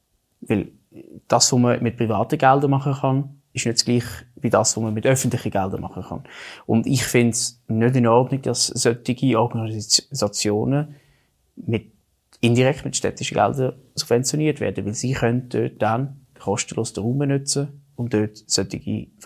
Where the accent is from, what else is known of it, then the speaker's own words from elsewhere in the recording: Zurich, Switzerland; ich wohne da in der Schweiz, und mit dem Film wird suggeriert, dass ich Teil von dieser Bubble bin, dass ich indoktriniert werde. Mhm. Und ich bin Schweizer, ich bin Zürcher, ich bin kein Israeli, ich bin kein Zionist